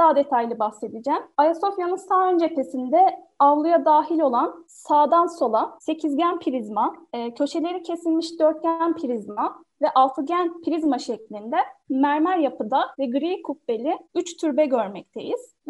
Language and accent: Turkish; Antalya, Turkey; Antalyalıyım.